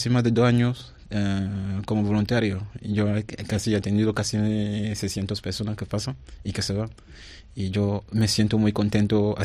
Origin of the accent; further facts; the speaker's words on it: Cameroon; Spanish is a second language; Yo soy de Camerún, sí.